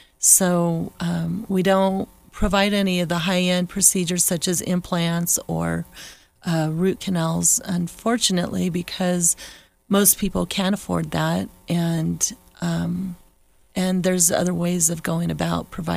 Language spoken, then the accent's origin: English; Arizona, United States; moved away; I'm from Arizona originally, and I saw the need in Arizona.